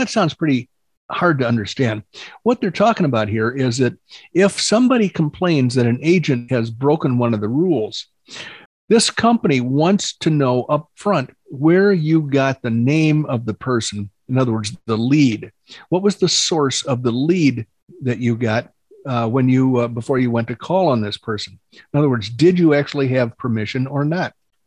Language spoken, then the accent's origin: English; the South, United States; I'm from the South, so I can say it.